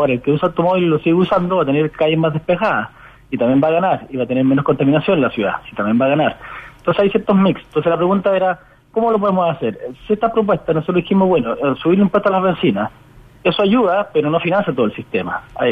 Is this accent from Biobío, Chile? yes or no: no; Santiago, Santiago Metropolitan Region, Chile; nos va a costar menos como santiaguinos transportarnos